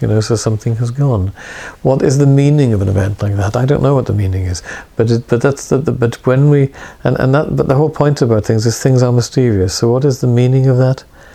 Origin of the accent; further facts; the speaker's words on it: Swansea, Wales, United Kingdom; because I come from Swansea, where Fernall also lives